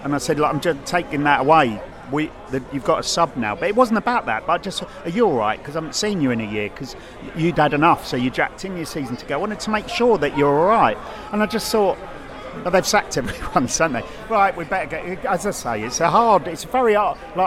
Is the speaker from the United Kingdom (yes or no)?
yes; London, United Kingdom; And I say that as a Cockney Red, but you know where I'm coming from.